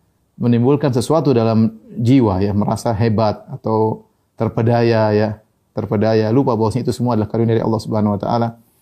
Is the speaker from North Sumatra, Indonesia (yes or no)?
no; Yogyakarta, Special Region of Yogyakarta, Indonesia; also born or lived in Papua; di kampung saya dulu, di Jogja